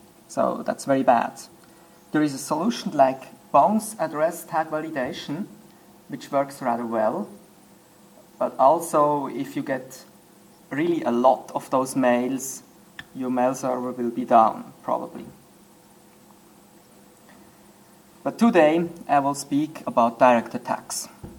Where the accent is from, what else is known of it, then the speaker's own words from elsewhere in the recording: Switzerland; English is a second language; I'm from Switzerland, 33 years old